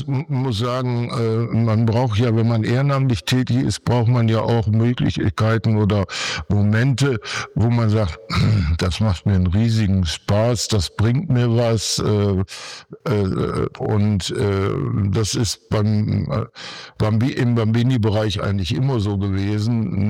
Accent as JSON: {"language": "German", "town": "Bottrop", "region": "North Rhine-Westphalia", "country": "Germany", "moved": "as an adult", "lives_now": "Solingen, Germany", "said": "Tatsache ist, dass ich aus dem Ruhrgebiet komme, aus Bottrop, werde in ein paar Tagen 74 Jahre alt und bin hier nach Solingen gekommen, weil damals meine Eltern hierher gezogen sind, hatte keinerlei Beziehung zu Solingen."}